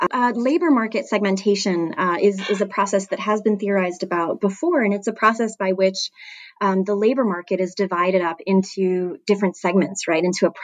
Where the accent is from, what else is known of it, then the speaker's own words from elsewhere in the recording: Canada; I'm originally from Canada.